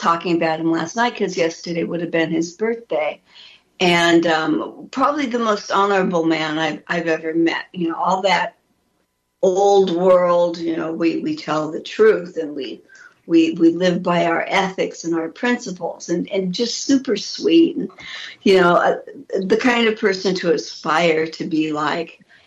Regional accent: Los Angeles, California, United States; I grew up in the Watts riots.

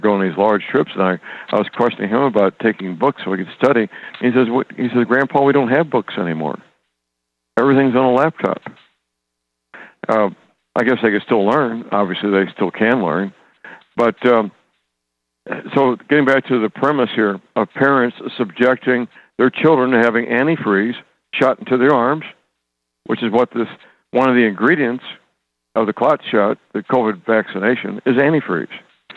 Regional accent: Steeleville, Missouri, United States; Whenever I go into the public library in my hometown, Steeleville, Missouri, typically I'm the only one in there.

